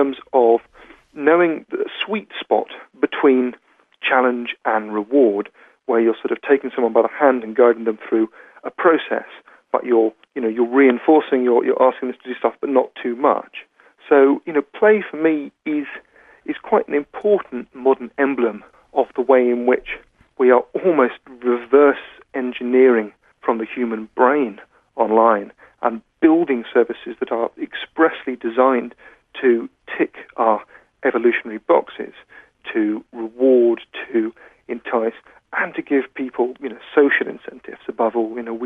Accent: United Kingdom; I'm a British author and commentator on digital culture.

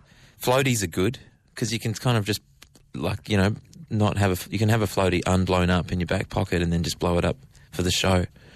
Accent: Queensland, Australia; I'm in a Queenslander

